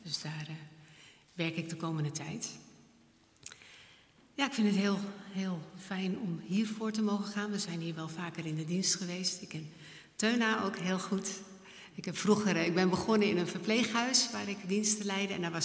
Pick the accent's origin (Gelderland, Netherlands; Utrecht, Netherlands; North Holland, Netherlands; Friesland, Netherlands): North Holland, Netherlands; Amsterdam; Ik kom uit Amsterdam en ik woon daar samen met mijn man. Mijn man zit daar op het hoekje. Op een boerderij aan de rand van de stad.